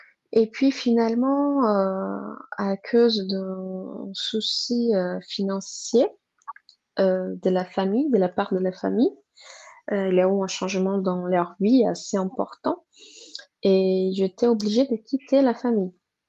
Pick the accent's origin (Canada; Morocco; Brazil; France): Brazil; French is a second language; moved away; je ne suis pas censée savoir, vu que je suis étrangère, je suis brésilienne.